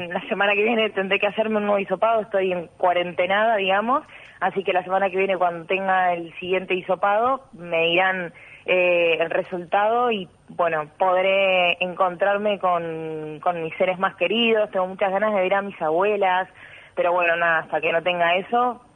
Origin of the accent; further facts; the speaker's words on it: Uruguay; yo soy uruguaya